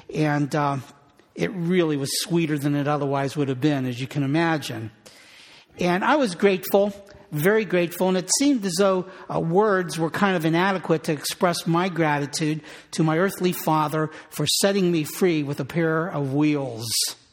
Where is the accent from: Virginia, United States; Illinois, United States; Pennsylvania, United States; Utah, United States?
Pennsylvania, United States; Pittsburgh; went to school at Ohio University in Athens, Ohio, of course I was raised in Pittsburgh, was commuting to get down there.